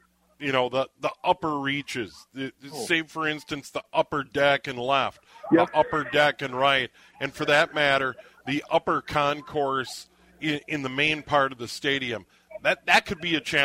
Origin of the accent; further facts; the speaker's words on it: Minnesota, United States; yeah, I'm a Minnesotan. I was born here. I live here year-round. I don't do the snowbird thing yet.